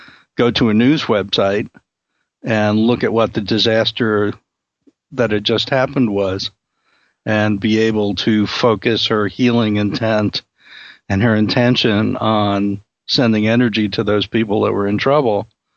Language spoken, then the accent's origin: English; Brooklyn, New York, United States; I grew up in Brooklyn, although, as I always say, there's no evidence that I actually grew up